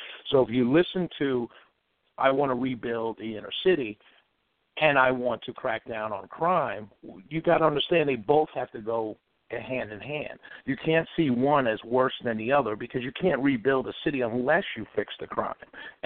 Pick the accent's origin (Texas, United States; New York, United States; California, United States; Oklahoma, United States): New York, United States; Harlem; back in the 70s, I'm from Harlem. I was young, obviously, but back in the 70s when heroin hit Harlem